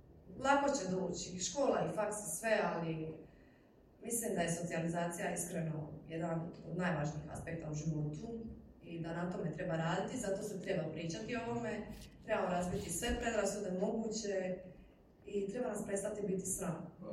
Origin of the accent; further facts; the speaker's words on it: Dalmatia, Croatia; To je to, to smo mi smo Dalmatinci, to je dišpet